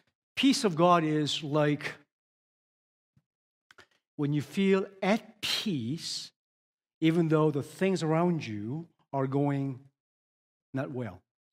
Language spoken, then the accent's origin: English; Canada; Or any fan of the royal family, because we're Canadian, we love